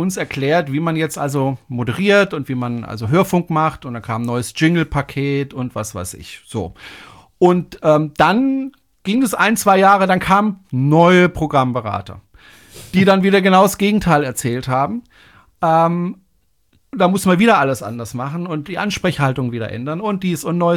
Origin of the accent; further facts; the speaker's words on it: Freiburg, Baden-Württemberg, Germany; Ich komme ja aus dem Badischen, aus Freiburg, und da spricht man ja eigentlich Badisch.